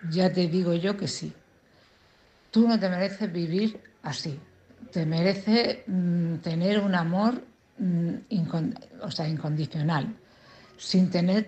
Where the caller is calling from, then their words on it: Cartagena, Region of Murcia, Spain; de Cartagena.